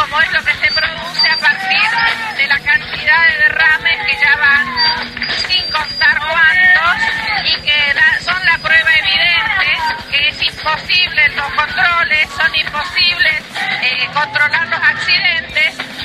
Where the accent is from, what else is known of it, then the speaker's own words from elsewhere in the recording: San Juan, Argentina; y que nos da esperanza a nosotros como cachayeros, como sanjuaninos, argentinos